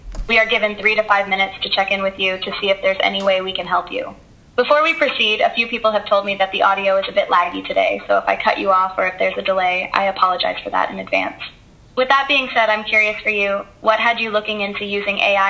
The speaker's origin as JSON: {"language": "English", "region": "California", "country": "United States", "said": "I'm from California."}